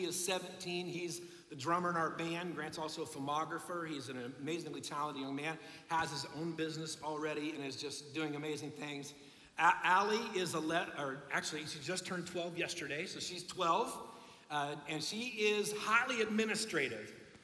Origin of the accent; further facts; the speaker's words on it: Marion, Ohio, United States; in Marion, Ohio. It's about 40 minutes north of Columbus, Ohio. It's the town that I grew up in, my hometown.